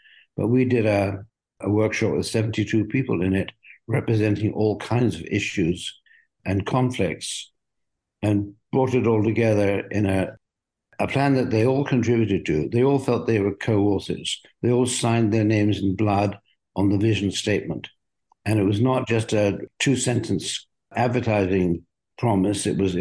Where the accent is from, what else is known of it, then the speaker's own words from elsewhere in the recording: South West England, United Kingdom; I was born and bred in Cornwall and have a deep love for my native land. It's part of the Celtic fringe of Britain.